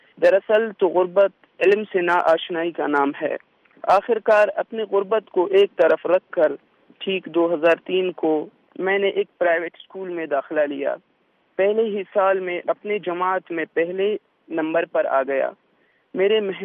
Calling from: Khuzdar, Balochistan, Pakistan; گاؤں پیرومر ہے ضلع خضدار سے مخاطب ہوں. میں ایک غریب گھرانے سے تعلق رکھتا ہوں

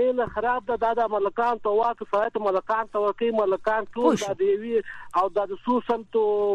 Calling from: Kabul, Afghanistan; ما از کابل هستم.

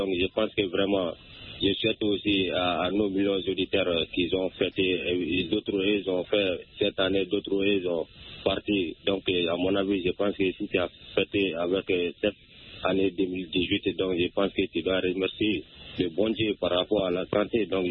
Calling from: Sonikeni, Mali; first language Bambara; French is a second language; Je vous appelle. Ok, je vous appelle toujours dans mon village natal à Sonikeni.

